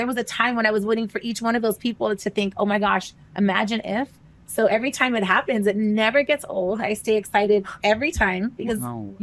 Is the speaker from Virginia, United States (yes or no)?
no; South Pasadena, California, United States; I grew up in South Pasadena and I'm an only child.